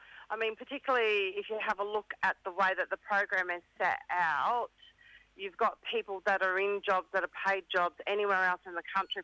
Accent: Queensland, Australia; now in Ipswich, Australia; from Central West Queensland. … I'm currently living on Yuggera country around Ipswich.

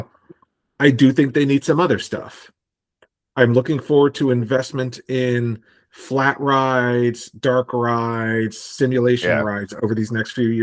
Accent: Virginia, United States; now in Michigan, United States; if you think about like growing up in Virginia, King's Dominion was always the roller coaster park, right?

